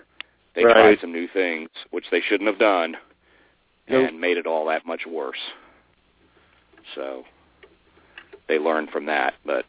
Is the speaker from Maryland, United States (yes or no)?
yes; Maryland, United States; now in Charlotte, United States; I'm from Maryland originally, but I'm more of a Carolina Panthers fan now that I moved to Charlotte